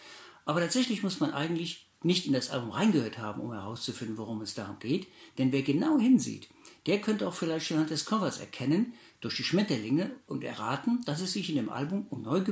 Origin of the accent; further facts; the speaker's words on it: East of England, United Kingdom; Ich bin in Suffolk aufgewachsen und lebe immer noch da und ich spiele meine Musik dort.